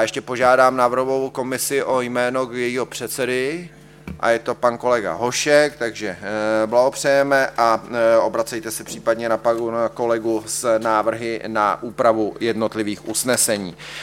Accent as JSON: {"language": "Czech", "region": "South Bohemian Region", "country": "Czechia", "said": "tak jak my jako Jihočeši to zvládáme"}